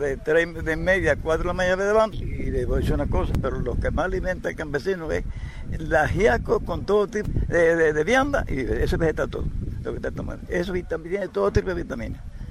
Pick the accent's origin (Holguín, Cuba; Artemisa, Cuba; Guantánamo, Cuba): Holguín, Cuba; Pinal Redondo; born there; Yo nací en Pinal Redondo, en la sierra, pero de ahí me trasladé para otro lugar y históricamente he vivido aquí en la Yúa, allí en Juan Piedra y toda esta zona de aquí.